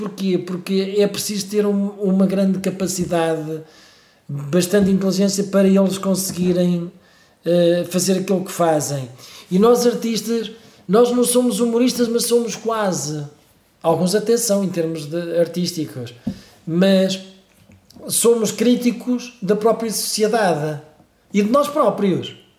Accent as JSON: {"language": "Portuguese", "region": "Beira", "country": "Portugal", "tie": "born or raised there", "said": "eu fui criado na Beira, porque tu há bocado falaste da Guarda e eu sou beirão, não é?"}